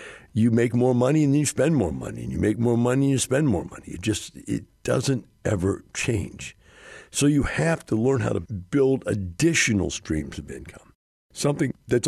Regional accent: Missouri, United States; I'm from Missouri. Missouri is the show me state.

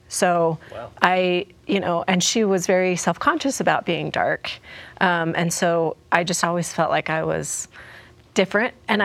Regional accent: Lehi, Utah, United States; I was born and raised in Lehi, Utah. And my mother is Peruvian.

